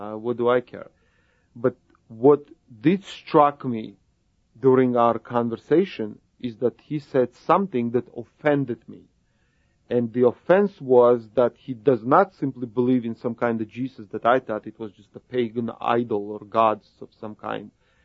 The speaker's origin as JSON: {"language": "English", "country": "Israel", "tie": "born or raised there", "also_born_or_lived": "Canada", "said": "entire family, both distant and near family, had made aliyah to Israel. And I grew up in Israel."}